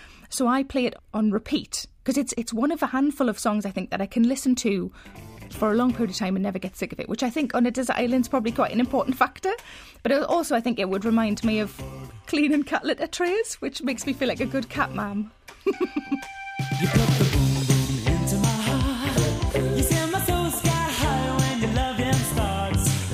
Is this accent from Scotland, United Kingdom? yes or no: no; South Shields, North East England, United Kingdom; born there; apparently being a Geordie means you were born on the banks of the Tyne, and I was born in South Shields. But technically, I'm also a sand dancer.